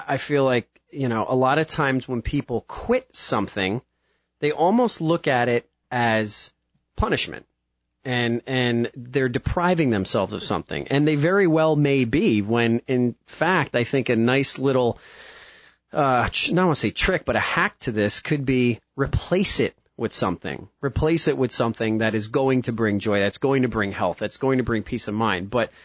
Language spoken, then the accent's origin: English; New Jersey, United States; growing up in North Jersey, Jersey was the biggest freaking melting pot, probably the greatest experience that I didn't realize I was experiencing for the first 20 years of my life.